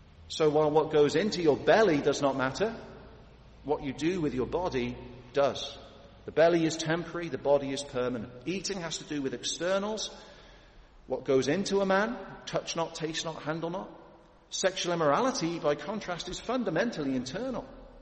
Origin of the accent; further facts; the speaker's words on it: Birmingham, West Midlands, United Kingdom; the Commonwealth Games have been taking place in Birmingham, my hometown, and I believe tomorrow is the final day. I'm actually heading up there to see my mum.